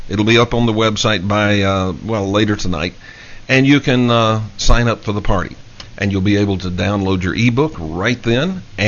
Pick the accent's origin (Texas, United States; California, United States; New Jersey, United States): Texas, United States; Dallas; this tragic day in Dallas, Texas, my hometown.